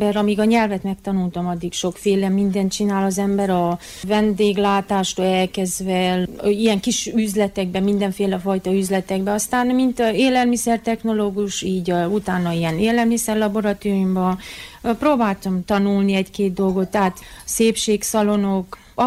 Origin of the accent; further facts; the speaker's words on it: Transylvania, Romania; now in Australia; Eredetileg Erdélyből vagyok, és onnan kimentem Ausztráliába 20 évvel ezelőtt. Ott találkoztam a férjemmel, aki szerb származású.